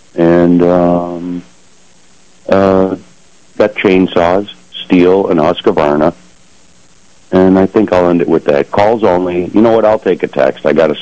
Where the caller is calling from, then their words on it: Attica, New York, United States; calling from Attica.